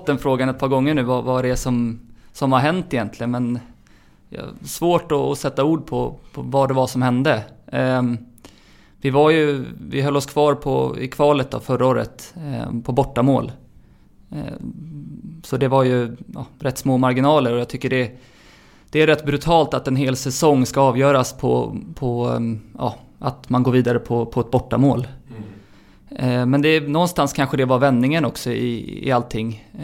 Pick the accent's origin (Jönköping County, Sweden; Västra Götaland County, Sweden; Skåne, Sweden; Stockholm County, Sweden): Stockholm County, Sweden; Stockholm; jag är uppväxt i Stockholm